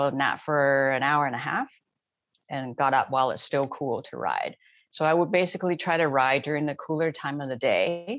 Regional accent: Taiwan; I grew up in Taiwan, where academics is king and sports is really low on the totem pole.

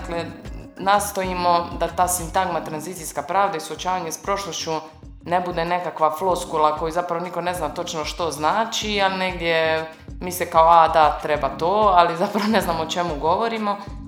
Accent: Dubrovnik, Dubrovnik-Neretva County, Croatia; Ja sam inače iz Dubrovnika

